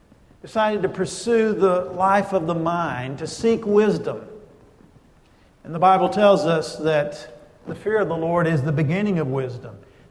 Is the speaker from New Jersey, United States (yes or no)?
no; Jacksonville, Texas, United States; My hometown of Jacksonville, Texas, where I grew up, where my parents still live